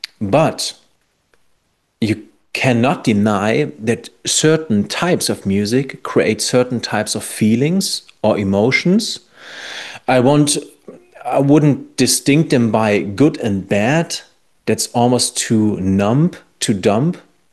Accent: Germany; moved away; I'm from Western Germany originally.

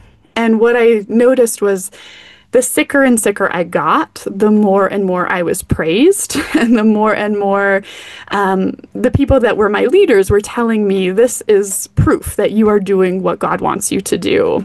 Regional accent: Colorado Springs, Colorado, United States; I grew up in Colorado Springs, and so for those who don't know, that is the epicenter of white evangelical fundamentalist Christianity.

